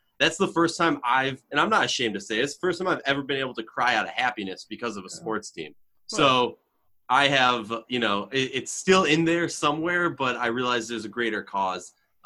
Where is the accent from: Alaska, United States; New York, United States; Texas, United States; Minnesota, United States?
Minnesota, United States; I grew up in Minnesota, you know, like for me growing up, I'm a diehard Minnesota Vikings fan.